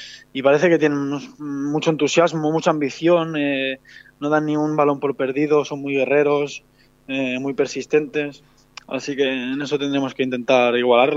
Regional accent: Tarragona, Catalonia, Spain; yo vengo de Tarragona también

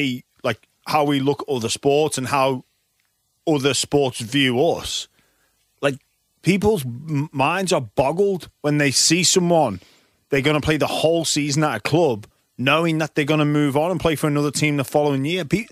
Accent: England, United Kingdom; I'm being discriminated against because I'm English.

